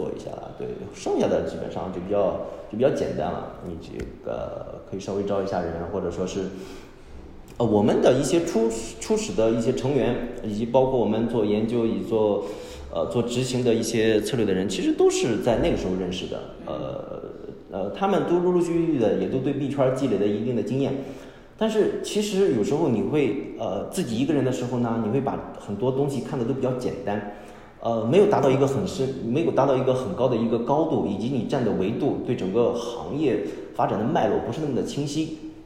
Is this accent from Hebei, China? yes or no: no; Shandong, China; 因为我是山东人，这个整个的儒家的文化传统还是在我身上有比较深的一些烙印。